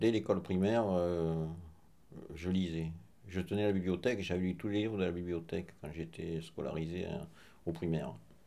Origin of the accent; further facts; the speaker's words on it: France; born there; je suis né en France.